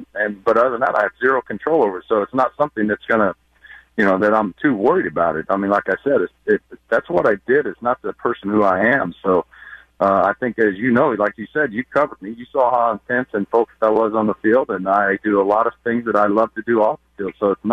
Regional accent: Houston, Texas, United States; when I came home and retired and came out of retirement, pitched for my hometown team, the Astros

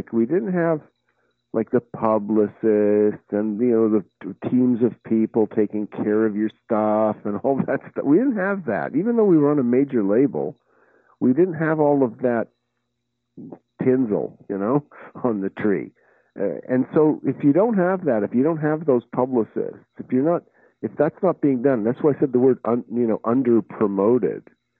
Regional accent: Quebec, Canada; I'm a Canadian, and when I started in 69, 70, you know, all I did was play around the province of Quebec, where I'm from, and the fact that I didn't even speak French

